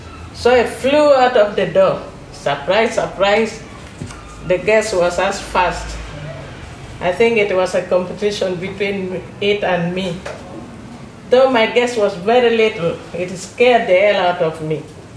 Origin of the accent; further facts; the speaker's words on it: Clapham Junction, London, United Kingdom; Good evening, ladies and gentlemen. … from Clapham Junction.